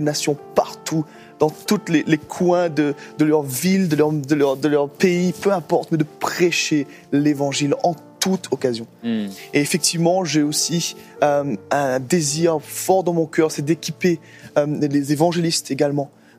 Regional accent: Réunion; C'est ça, je viens de l'île de la Réunion. J'ai 28 ans.

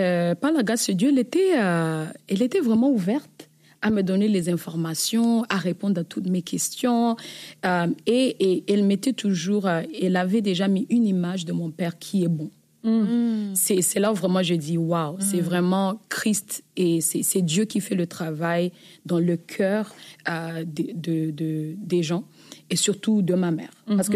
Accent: Rwanda; Je suis née au Rwanda et j'ai vécu justement dans un contexte à monoparental. Donc, j'ai grandi avec ma mère, sans père

